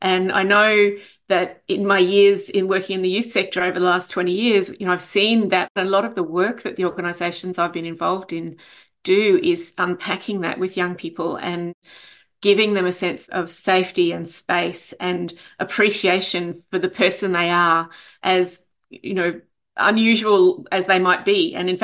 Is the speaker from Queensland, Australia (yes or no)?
yes; Brisbane, Queensland, Australia; So I grew up in Brisbane, and at that time in the 80s